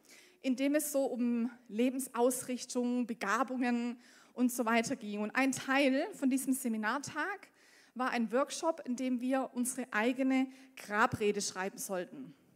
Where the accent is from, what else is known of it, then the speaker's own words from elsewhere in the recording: Rot am See, Baden-Württemberg, Germany; ich komme aus Roth am See, das ist in Süddeutschland. Wer das nicht kennt, danke. Und vielleicht hört man es an manchen Worten, die ich gebrauche, dass ich aus dem Süden komme.